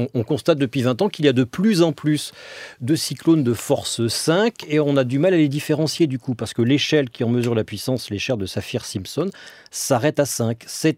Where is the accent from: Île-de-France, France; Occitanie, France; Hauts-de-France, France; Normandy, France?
Hauts-de-France, France; Dunkirk; chez nous, dans le Nord, à Dunkerque